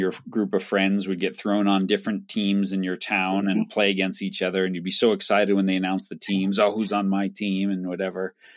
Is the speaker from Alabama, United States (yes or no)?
no; New York, United States; I grew up on Long Island.